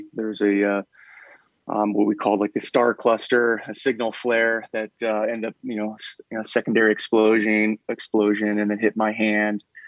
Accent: Ottumwa, Iowa, United States; So growing up in Ottumwa

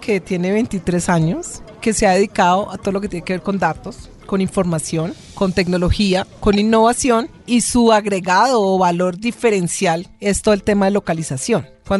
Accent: Cali, Valle del Cauca, Colombia; now in Bogotá, Colombia; vengo de Cali, yo soy caleña, mucho honor

